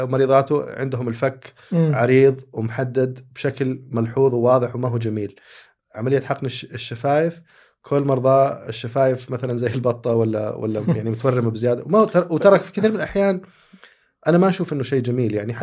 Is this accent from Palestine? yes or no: no; Saudi Arabia; عندنا كسعوديين على الأقل